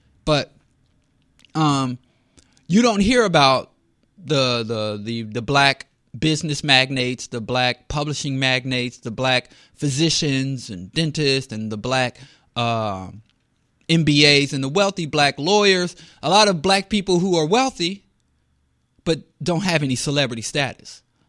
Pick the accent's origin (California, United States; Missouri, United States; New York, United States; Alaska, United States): Missouri, United States; Kansas City; I was born and raised in Kansas City. Landlocked. I'm a landlubber.